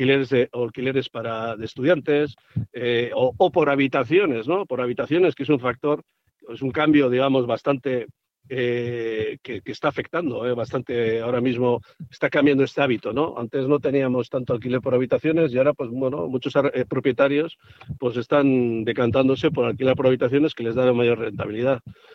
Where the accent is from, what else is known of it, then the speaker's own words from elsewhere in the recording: Bilbao, Basque Country, Spain; Yo también soy bilbaíno.